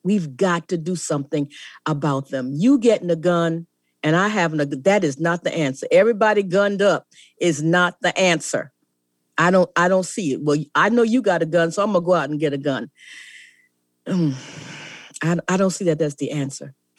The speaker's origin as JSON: {"language": "English", "town": "Lincolnville", "region": "South Carolina", "country": "United States", "said": "I come from Lincolnville. And in Lincolnville in the 1800s, when South Carolina had an all-state congressional Congress"}